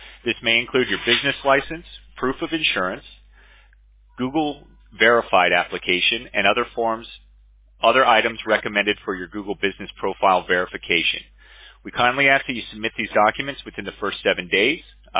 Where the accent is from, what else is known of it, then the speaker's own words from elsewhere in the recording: West Palm Beach, Florida, United States; you're in my hometown in West Palm Beach.